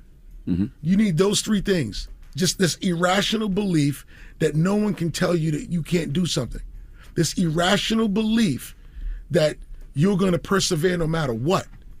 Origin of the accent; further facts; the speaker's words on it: Queens, New York, United States; because I'm a kid from Queens, 5 colleges in 2 years, didn't graduate.